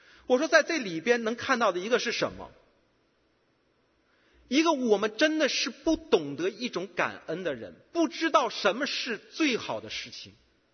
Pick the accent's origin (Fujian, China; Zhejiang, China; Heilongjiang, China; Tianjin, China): Tianjin, China; moved away; 回到中国去以后呢，这次呢比较安静，没有上其他地方，就在我的家乡呢，那么就待在天津